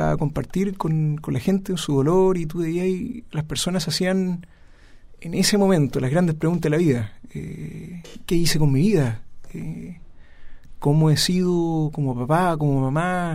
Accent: Iquique, Tarapacá, Chile; also born or lived in Concepción; yo soy de Iquique, salí del colegio de Iquique y me fui a estudiar a Concepción.

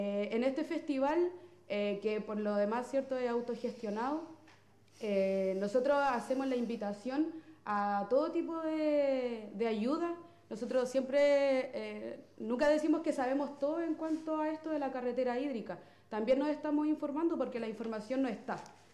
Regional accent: Biobío, Chile; Junto con esta organización, alrededor somos 10 mujeres de Alto Bío Bío que estamos trabajando en torno a la visibilización y el uso del río como propio

